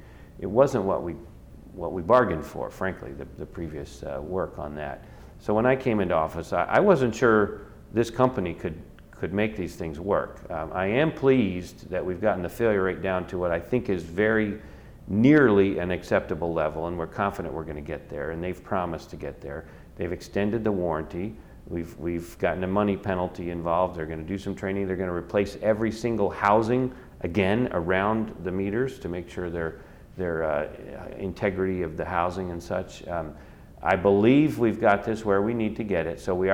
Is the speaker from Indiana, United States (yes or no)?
yes; Indiana, United States; born there; When I was born in Indiana, I'm told there were about 10,000 deer.